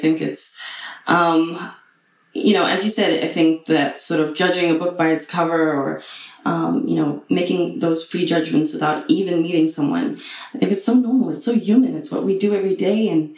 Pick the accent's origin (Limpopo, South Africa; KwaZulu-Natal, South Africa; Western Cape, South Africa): Western Cape, South Africa; Cape Town; I'm from Cape Town in South Africa.